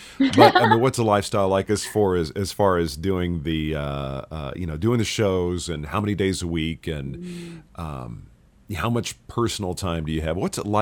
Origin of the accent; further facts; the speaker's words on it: the South, United States; Now, I'm from the South, and you know, whenever somebody says, "Oh, dear, bless your heart."